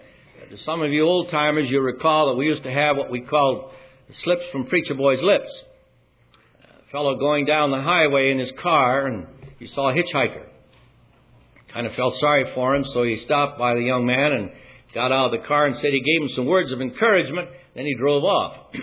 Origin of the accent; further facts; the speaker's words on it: United States; I'm glad I'm an American. I'm glad that our forefathers came to this country